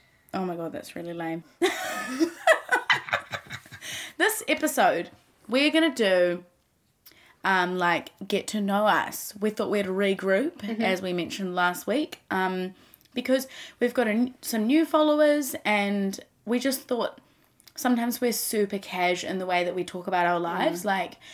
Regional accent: Hibiscus Coast, Auckland, New Zealand; Okay, well, I grew up here on the old Hibiscus Coast in Auckland, in New Zealand. I'm the youngest of four siblings. I'm the little bubba. And I was born at home.

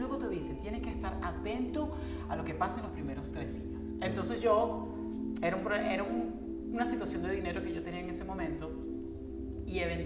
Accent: Venezuela; como pueden notar por nuestros acentos, nosotros nos criamos en Venezuela y en los pueblos en Venezuela

